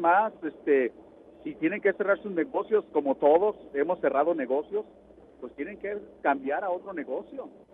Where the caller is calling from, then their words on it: Oxnard, California, United States; soy yo, de Oxnard.